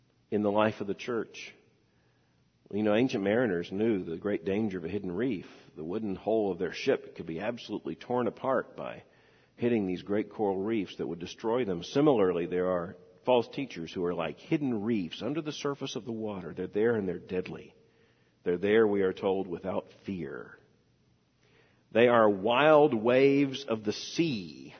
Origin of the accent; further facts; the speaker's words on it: Florida, United States; I grew up in Florida. We have plenty of citrus trees.